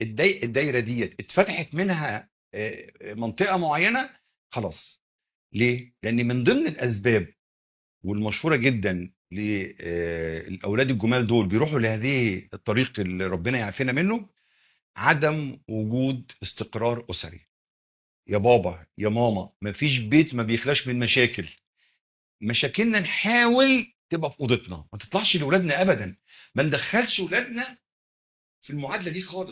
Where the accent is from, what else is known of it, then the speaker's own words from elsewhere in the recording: Egypt; وفي ناس بيجوا من بره يتعافوا عندنا في مصر في المستشفيات دي من سمعتها كويسه الطيبه